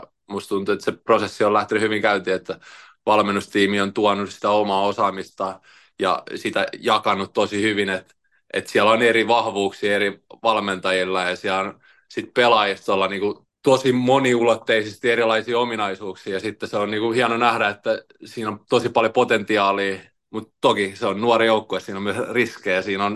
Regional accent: Tampere, Pirkanmaa, Finland; Annalasta myös, mistä mä oon kotoisin Tampereella

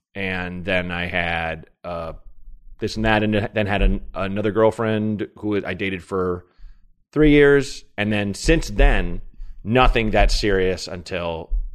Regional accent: Portland, Oregon, United States; Portland, Oregon.

